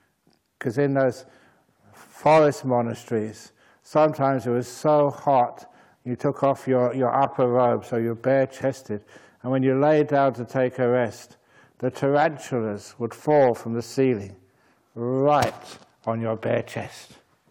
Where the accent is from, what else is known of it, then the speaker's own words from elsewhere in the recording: England, United Kingdom; born there; I was born in England